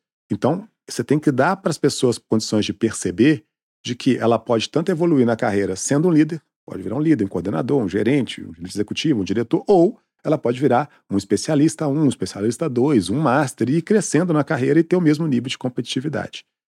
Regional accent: Belo Horizonte, Minas Gerais, Brazil; now in São Paulo, Brazil; Eu sou de Belo Horizonte. Vivo muito em São Paulo, então às vezes as pessoas nem sabem, mas eu sou de Belo Horizonte. Eu pago IPTU em Belo Horizonte.

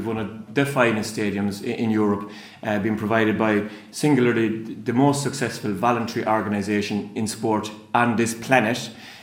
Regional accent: Limerick, Munster, Ireland; I'm from Limerick, like you.

